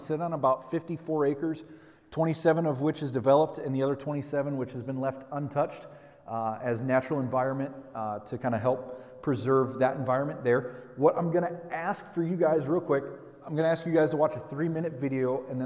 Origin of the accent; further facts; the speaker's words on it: Manteno, Illinois, United States; moved away as an adult; also born or lived in Cissna Park; now in Guatemala; I am originally from Manteno. Lived just south of here in Cisna Park for my formative years and then moved back to the area in 2012. And since 2015 have lived in Guatemala.